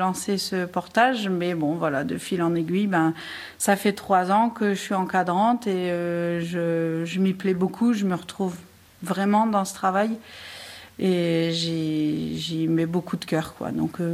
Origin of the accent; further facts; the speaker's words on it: Hauts-de-France, France; accent: Nord-Pas-de-Calais; moi, je viens du Nord-Pas-de-Calais à la base. Ça s'entend un peu des fois dans mon accent.